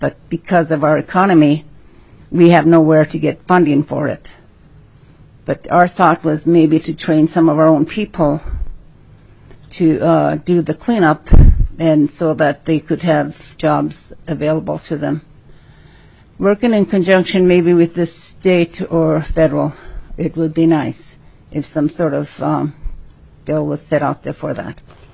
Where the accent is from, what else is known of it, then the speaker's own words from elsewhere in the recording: Kake, Alaska, United States; Hi, I'm from Cake, Alaska, City of Cake.